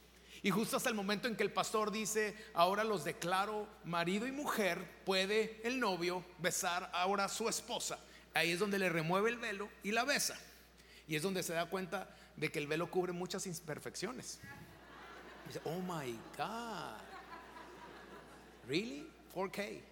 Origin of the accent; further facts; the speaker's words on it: Mexico; yo que soy mexicano voy a ir a votar a México solo para que eso no se haga en mi país.